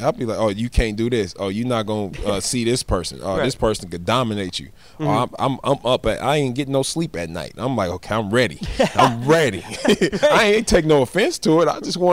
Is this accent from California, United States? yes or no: yes; Oakland, California, United States; Yeah, no, I'm from Oakland, man. They know me, man.